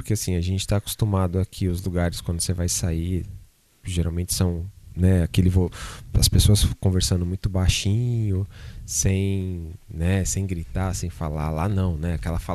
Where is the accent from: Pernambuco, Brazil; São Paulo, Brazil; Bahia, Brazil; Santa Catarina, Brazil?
São Paulo, Brazil; Guarulhos; A gente é de Guarulhos, que não é uma cidade grande